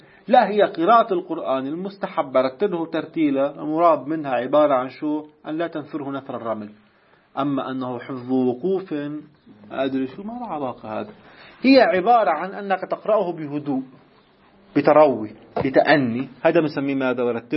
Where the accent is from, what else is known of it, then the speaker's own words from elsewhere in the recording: Baghdad, Baghdad Governorate, Iraq; أنا خطيب بغدادي أنا.